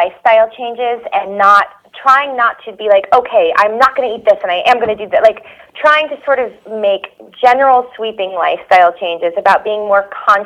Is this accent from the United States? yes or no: yes; New York City, New York, United States; now in Los Angeles, United States; I was born and raised in New York. Uh-huh. I live in LA now, but I was a Mets fan growing up.